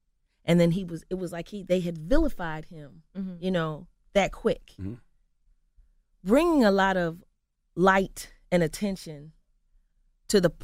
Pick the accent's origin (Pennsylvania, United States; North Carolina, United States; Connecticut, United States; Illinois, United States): Pennsylvania, United States; Philadelphia; I'm from North Philly. Bill Cosby's is from North Philly.